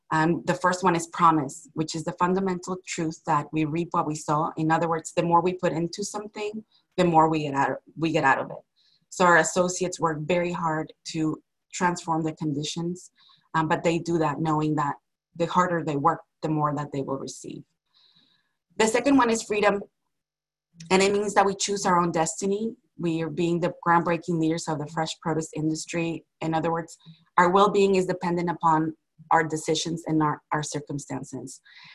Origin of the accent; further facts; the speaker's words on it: Chicago, Illinois, United States; born there; I was born in Chicago, Illinois. Both my parents, immigrants from Mexico.